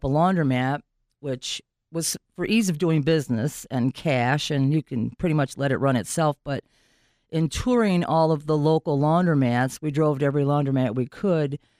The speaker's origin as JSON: {"language": "English", "town": "Detroit", "region": "Michigan", "country": "United States", "tie": "born or raised there", "said": "Yeah, I'm born and raised in Detroit. I grew up on the east side."}